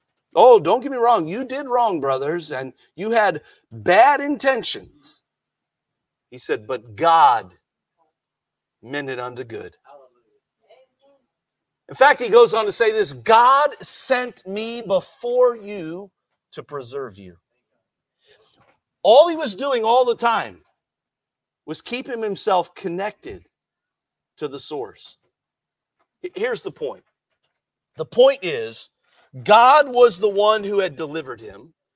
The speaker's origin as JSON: {"language": "English", "country": "United States", "accent": "American", "lives_now": "Cork, Ireland", "said": "it's a little intimidating to go downtown Cork and with my American accent, stand on a street corner and try and talk to somebody"}